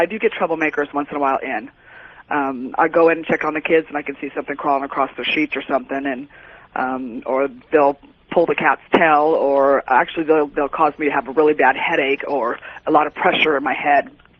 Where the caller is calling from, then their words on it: Long Beach, California, United States; This is Tuesday, and I'm calling from Long Beach.